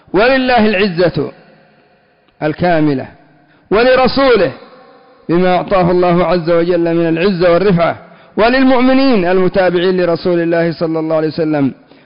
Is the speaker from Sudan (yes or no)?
no; Yemen; عندنا في اليمن يقولون صاحب التهمة رأسه يطن